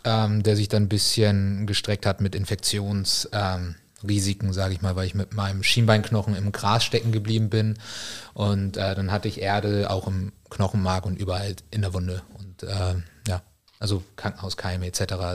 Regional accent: Hamburg, Germany; Ich bin halt in Hamburg aufgewachsen

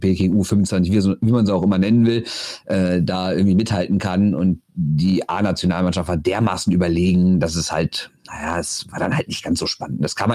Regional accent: Düsseldorf, North Rhine-Westphalia, Germany; Ich muss ja jetzt das Klischee des arroganten Düsseldorfers bedienen, oder?

